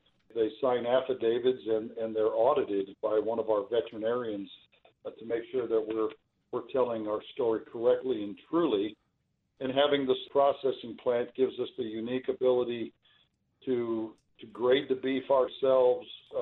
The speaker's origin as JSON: {"language": "English", "region": "Arizona", "country": "United States", "tie": "born or raised there", "said": "I grew up in Arizona, and I was in the real estate appraisal business for almost two decades."}